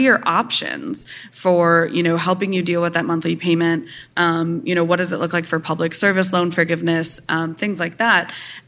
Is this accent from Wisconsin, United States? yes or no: yes; Janesville, Wisconsin, United States; I'm from Janesville, and there were... When the GM plant closed